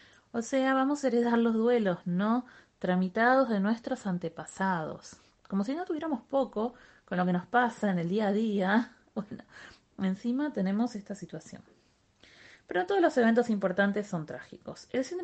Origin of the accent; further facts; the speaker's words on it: Argentina; yo soy argentina. En Argentina la mayoría de nuestros abuelos eran inmigrantes, abuelos o a veces bisabuelos o padres